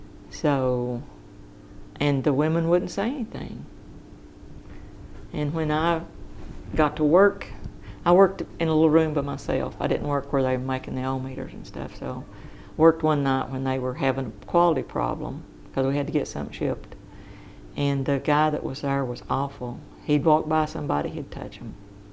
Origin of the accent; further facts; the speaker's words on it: Deep South, United States; my accent was so thick. I was from the deep South